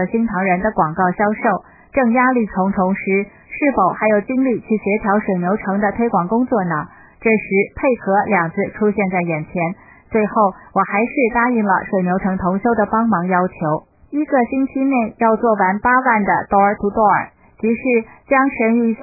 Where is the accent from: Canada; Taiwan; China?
Canada; Toronto, Ontario; 我来自加拿大多伦多